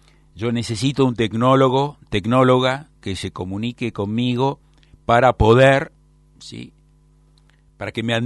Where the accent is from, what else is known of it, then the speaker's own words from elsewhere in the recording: Argentina; como argentino